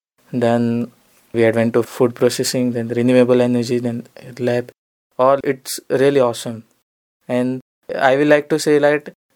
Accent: Goa, India; I am basically from Goa.

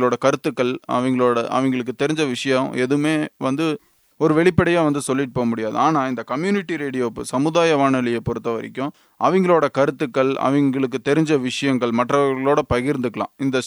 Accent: Coimbatore, Tamil Nadu, India; இதில் என்னென்னா என் சொந்த ஊர் வந்து கோயம்புத்தூர் தான்.

